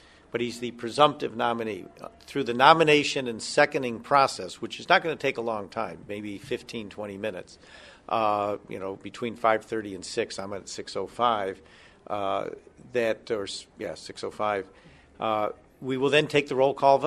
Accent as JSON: {"language": "English", "town": "Burnt Hills", "region": "New York", "country": "United States", "tie": "born there", "said": "I was born in 1950 in Burnt Hills, and certainly remember that well as I then traveled the GE circuit around the country."}